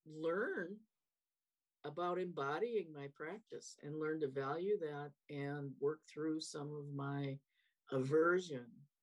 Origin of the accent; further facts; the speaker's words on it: Montana, United States; I grew up in Montana, and they came to our little farming community every summer for 2 weeks.